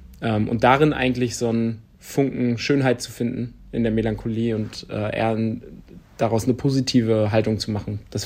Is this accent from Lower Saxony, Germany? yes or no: no; Rostock, Mecklenburg-Vorpommern, Germany; also ich bin in Rostock geboren, aufgewachsen. Nach der Wende allerdings, ich wohne auch jetzt noch in Rostock.